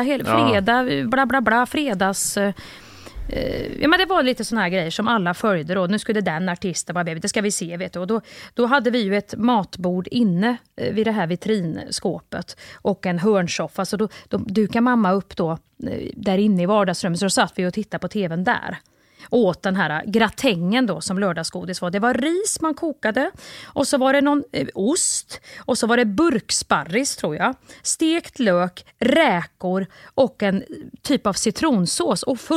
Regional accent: Kristinehamn, Värmland, Sweden; Alltså, jag är uppvuxen ju i Kristinehamn.

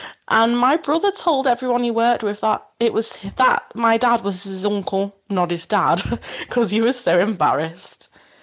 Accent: Wirral, North West England, United Kingdom; because I'm actually from Wirral, Wirral, which is over the Mersey from Liverpool.

